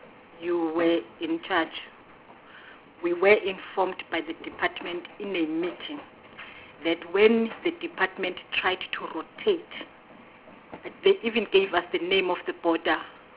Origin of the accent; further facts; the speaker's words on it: Mpumalanga, South Africa; I come from Mpumalanga.